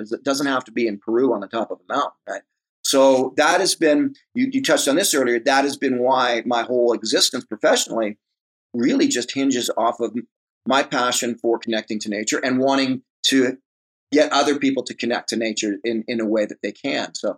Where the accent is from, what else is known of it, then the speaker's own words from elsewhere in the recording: Mimico, Ontario, Canada; I'm from Mimico, Ontario, which is the west end of Toronto. Yep. I grew up in Mimico.